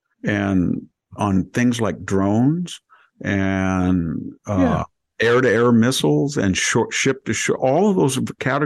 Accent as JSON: {"language": "English", "country": "United States", "said": "I'm an American."}